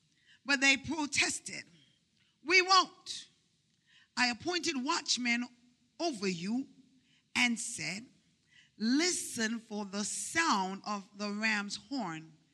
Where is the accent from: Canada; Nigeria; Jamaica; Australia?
Jamaica; now in New York, United States; I live in New York, but I don't know if my accent betrays me, but I'm originally from Jamaica. It's one of those twisted accents.